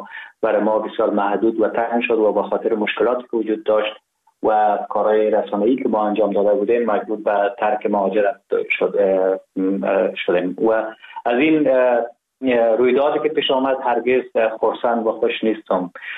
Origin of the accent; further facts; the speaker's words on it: Ghazni, Afghanistan; also born or lived in Kabul; من زاده شهر ولایت غزنی هستم. در شهر غزنی به دنیا آمدیم، دوره کودکی خود را در غزنی و کابل سپری کردیم، دوره مکتب را قسمت تا صنف 4 و 5 در کابل پشت سر نهادیم و بعدا در غزنی رفتیم